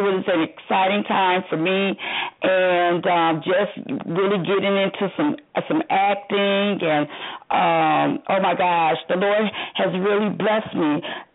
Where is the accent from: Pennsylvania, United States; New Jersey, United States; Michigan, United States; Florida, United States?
Michigan, United States; I really wanted to move back to Michigan. And I grew up in Michigan. I grew up in the city county building when Coleman Young was mayor.